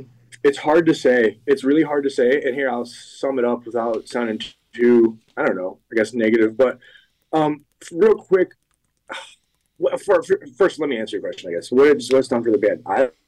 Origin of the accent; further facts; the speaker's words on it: Philadelphia, Pennsylvania, United States; We're from Philly.